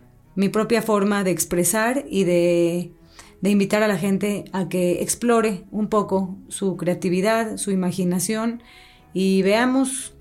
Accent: Mexico City, Mexico; soy de la Ciudad de México y bueno, la ciudad tendrá sus cosas, su tráfico, su smog. Sabemos que tiene sus retos, pero también tiene cosas maravillosas, como justamente las propuestas culturales. Así que la mayor parte de mi vida estuve en el Distrito

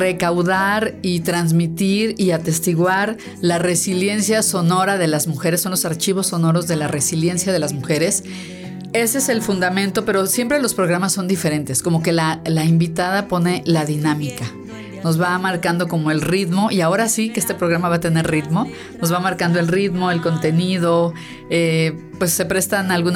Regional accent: Morelos, Mexico; decir soy guayabita es decir yo soy de Morelos

